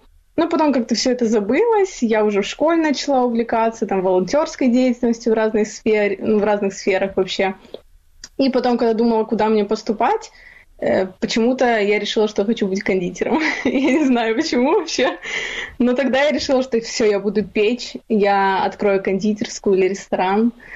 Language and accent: Russian; Simferopol, Crimea, Ukraine; Ну вот, я вообще из Симферополя, здесь родилась и выросла.